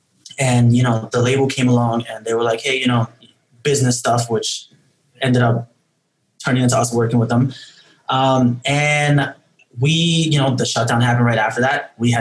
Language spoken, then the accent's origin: English; New York City, New York, United States; Yeah, so we're all from New York City. We don't all live in New York City right now.